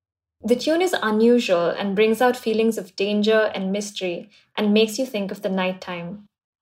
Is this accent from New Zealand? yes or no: no; India; I hadn't learned much about those cultures when I was growing up in India.